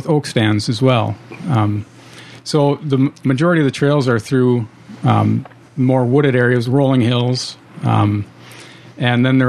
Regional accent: Farmington, Minnesota, United States; So yeah, I grew up in Farmington, so just up the road here.

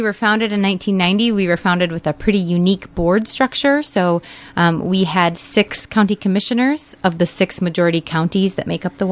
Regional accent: Rochester, Minnesota, United States; So I grew up in Rochester, not too far away, in the Zumbro watershed.

